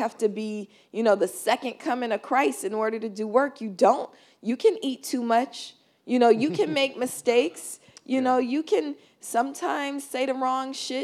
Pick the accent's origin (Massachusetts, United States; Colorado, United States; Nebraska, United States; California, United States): California, United States; Oakland; So I grew up in Oakland, California. I don't know if you know that, but I'm from Oakland. And I'm born in 1972